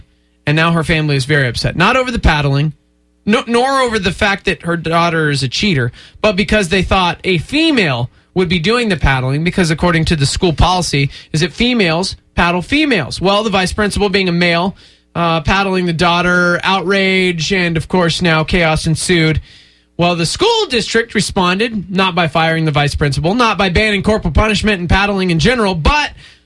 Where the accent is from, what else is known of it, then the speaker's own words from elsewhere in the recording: Texas, United States; I'm from Texas.